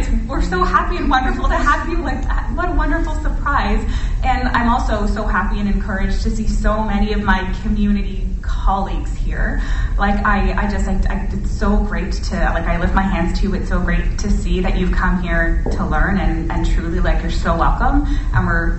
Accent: Alderville First Nation, Ontario, Canada; am a First Nations woman. I'm a band member at Kitigan ZB First Nation, and I grew up in Alderville First Nation

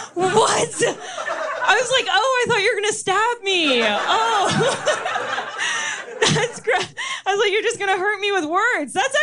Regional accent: Oshawa, Ontario, Canada; Okay, I am from Oshawa. Yeah, I'm white trash. But 35, no overdoses.

